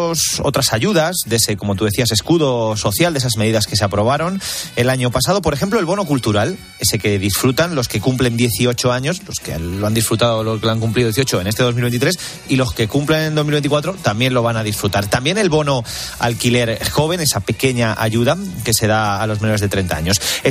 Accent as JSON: {"language": "Spanish", "town": "Cáceres", "region": "Extremadura", "country": "Spain", "tie": "born or raised there", "said": "porque hacía en mi pueblo, en Cáceres, mucho calor por la noche."}